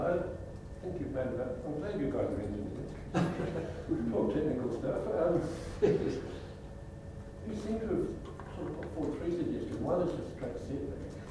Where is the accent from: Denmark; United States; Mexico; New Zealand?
New Zealand; Christchurch, Canterbury; I'm from Christchurch too